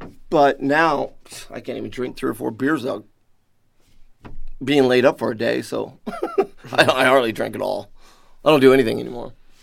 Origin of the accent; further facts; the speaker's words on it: Montana, United States; And so they took me in when they knew I was from Montana, where I was from.